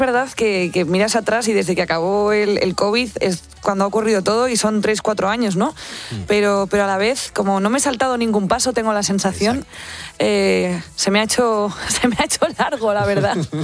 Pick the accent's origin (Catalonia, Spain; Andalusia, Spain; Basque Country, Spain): Basque Country, Spain; soy vasca, así que la raíz folk, la raíz rock la tengo muy, muy arraigada